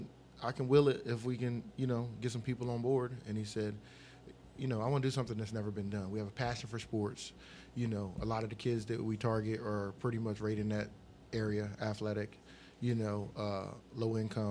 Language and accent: English; Rehoboth Beach, Delaware, United States; Listen, I grew up in Rehoboth, and I come up going down Dewey Beach when I was too young to go.